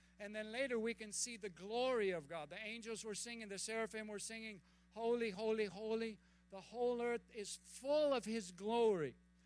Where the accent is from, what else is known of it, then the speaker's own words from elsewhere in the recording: Minnesota, United States; When I was growing up in Minnesota, oh yeah, I would go to church every day, every week, every Sunday I'd be in church.